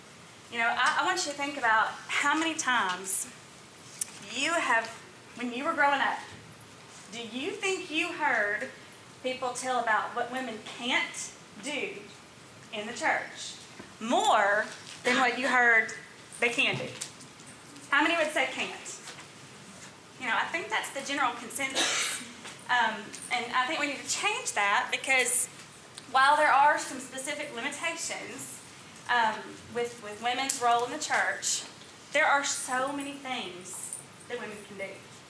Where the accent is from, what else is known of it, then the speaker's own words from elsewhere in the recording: Columbia, Tennessee, United States; I grew up in Columbia, Tennessee, and I came to school here at Fried Hardeman